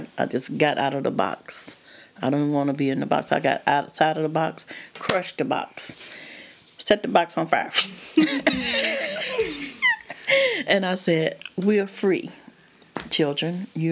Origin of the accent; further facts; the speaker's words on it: Cuba, Alabama, United States; from Cuba, Alabama. I was born here.